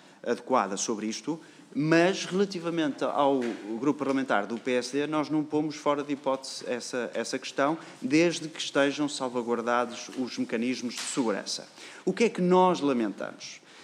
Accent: Portugal; Também somos portugueses

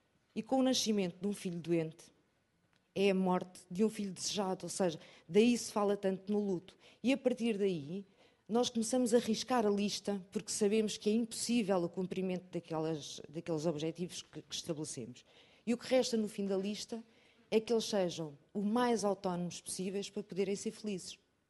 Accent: Castelo Branco, Centro, Portugal; venho de Castelo Branco e acho que valeu muito a pena fazer 500 quilómetros

